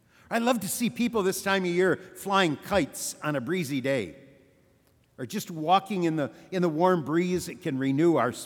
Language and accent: English; Flint, Michigan, United States; I remember, of course, the tornado that struck down in my hometown when I was a little boy. It was an F5 tornado. It wiped out a whole section of the north end of Flint, and 116 people lost their lives.